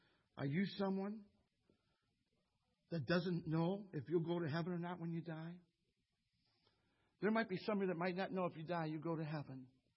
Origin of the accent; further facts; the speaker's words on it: Toledo, Ohio, United States; born there; I was born in Toledo, Ohio, 3/22/49. That's my earthly birth.